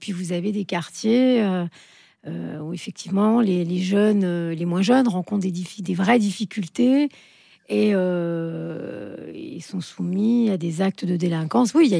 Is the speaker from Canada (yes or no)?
no; France; born there; Je suis née, bon, moi, en France.